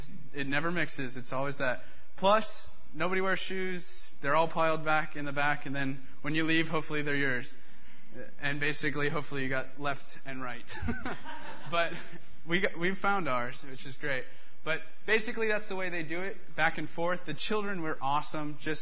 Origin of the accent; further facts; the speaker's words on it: Baker City, Oregon, United States; I couldn't wait to get home and really see the mission field I have in my hometown here in Baker City.